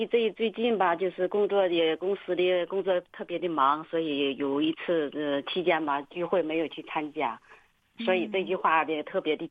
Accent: Qingdao, Shandong, China; 我是青岛的

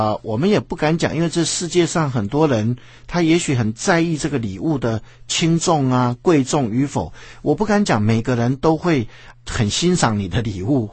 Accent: China; 其实我们中国人最喜欢一帆风顺

